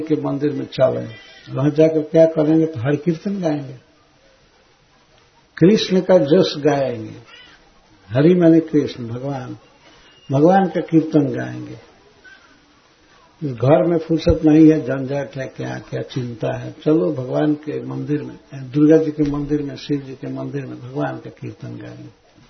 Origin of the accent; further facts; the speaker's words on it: Bihar, India; हमारे यहां बिहार में सूर्य की पूजा का एक दिन है बहुत विशाल, जिसे छठ कहा जाता है।